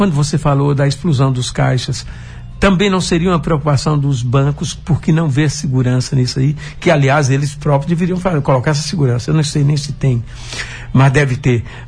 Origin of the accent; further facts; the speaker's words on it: Mortugaba, Bahia, Brazil; nós somos de Mortugaba, que é próxima de Condeúba.